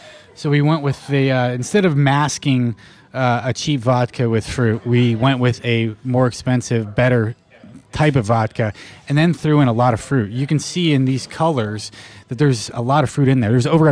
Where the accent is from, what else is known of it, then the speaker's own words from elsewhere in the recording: Pacific Northwest, United States; also born or lived in Nevada; So my background, I grew up in the Pacific Northwest, so that's true to my heart.